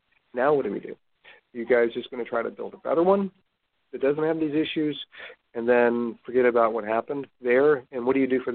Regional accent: Virginia, United States; growing up in Virginia, everybody knew about Chesty Puller.

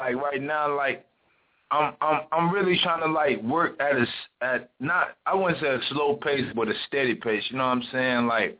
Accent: Montego Bay, Saint James Parish, Jamaica; but I'm originally from Montego Bay, you see me?

